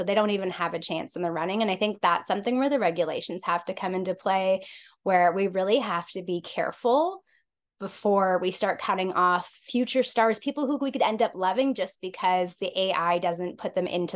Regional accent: Canada; We're so Canadian. We're just waiting for each other.

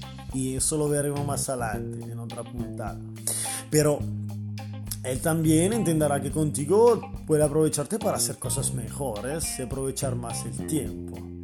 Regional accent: Italy; Spanish is a second language; Yo soy un italiano, lo veo un poco así a la tram, como fuera un chupito.

